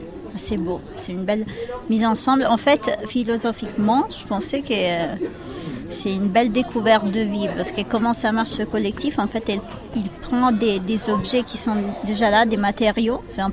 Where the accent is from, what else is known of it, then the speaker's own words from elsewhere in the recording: Tuscany, Italy; Moi, je viens de Toscane.